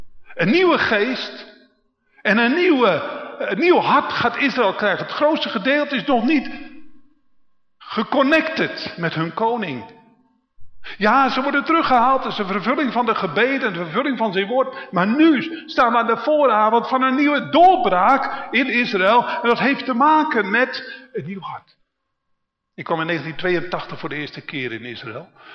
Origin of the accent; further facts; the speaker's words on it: Netherlands; Dus, en ik ben een Hollander, dus ik heb het poldermodel